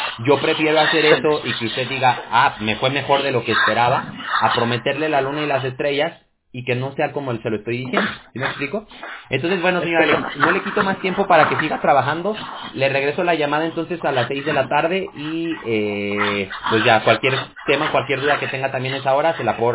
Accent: Mexico; como decimos ahí en México, de donde yo soy

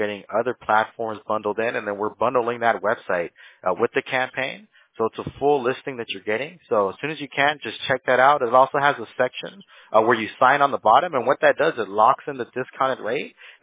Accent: United States; born there; So I was born here in the States, but you know, that's where yeah, that's where I get the Spanish from.

